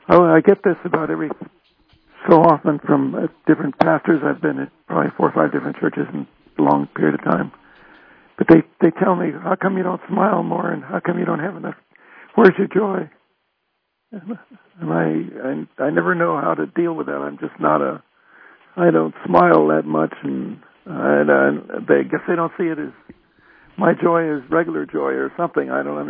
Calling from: San Diego, California, United States; Yeah, I'm … from San Diego.

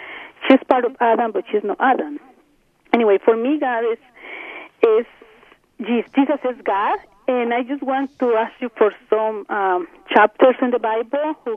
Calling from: Medellin, Antioquia, Colombia; first language Spanish; English is a second language; I'm from Medellin, Colombia. Good language is Spanish, then excuse me, my English is not perfect.

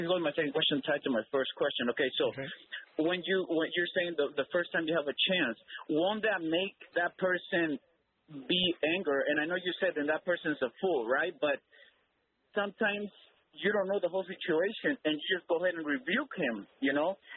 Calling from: Hayward, California, United States; I'm calling from Hayward, California.

